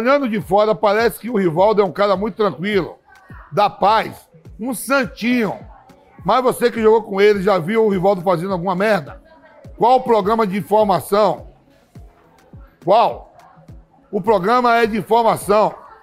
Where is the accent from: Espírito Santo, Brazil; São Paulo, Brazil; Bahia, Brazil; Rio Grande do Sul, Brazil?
Bahia, Brazil; Muqueca? Eu sou baiano, irmão.